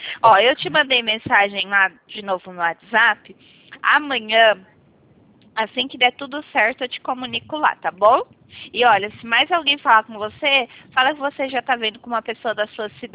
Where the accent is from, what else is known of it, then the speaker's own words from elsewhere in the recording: Campinas, São Paulo, Brazil; Isso, eu sou daqui de Campinas.